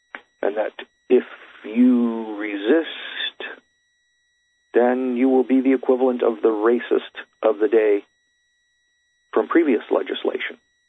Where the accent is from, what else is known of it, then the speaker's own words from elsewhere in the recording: Canada; as a Canadian, we don't get that too much to a degree